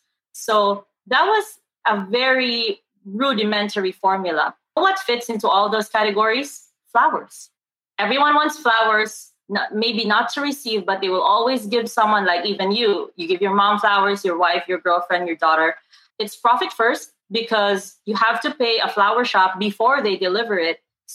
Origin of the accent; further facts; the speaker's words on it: Philippines; I grew up in the Philippines